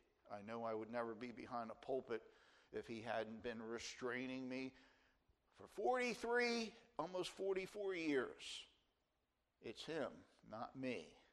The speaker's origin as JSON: {"language": "English", "region": "New Jersey", "country": "United States", "accent": "New Jersey", "said": "That's my New Jersey accent from way back when."}